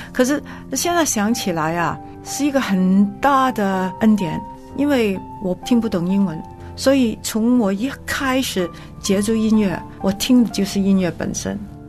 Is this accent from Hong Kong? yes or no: yes; Hong Kong; 那我小时候在香港学钢琴的人也不多